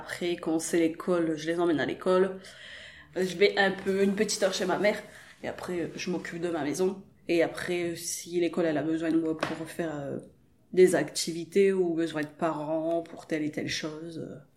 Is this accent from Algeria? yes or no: no; Liévin, Hauts-de-France, France; j'ai 28 ans, je viens de Liévin. J'ai tout le temps habité dans le quartier du Vandevize, c'est le nom de la cité en fait. J'ai jamais habité ailleurs, j'ai tout le temps grandi ici.